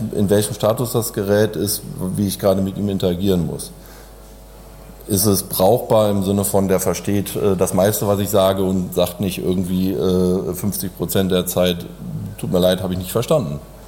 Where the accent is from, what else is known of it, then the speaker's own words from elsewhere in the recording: Cologne, North Rhine-Westphalia, Germany; ich komme aus Köln